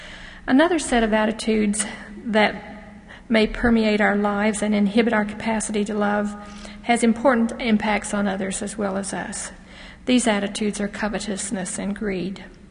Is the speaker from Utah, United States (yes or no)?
yes; Utah, United States; really, I went to school in Carbon County, but I grew up in Emory County. If you're from Emory County, as I am